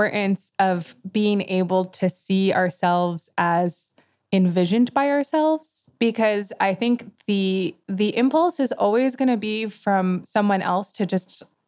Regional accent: New York, United States; my mom is an artist and I grew up in New York with many artists

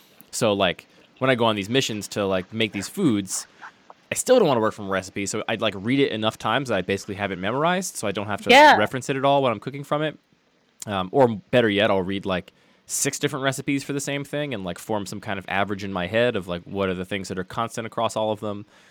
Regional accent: Pennsylvania, United States; I grew up outside of Philadelphia, and so I grew up with an idea of what a cheesesteak was, and I cannot get that, even in Baltimore.

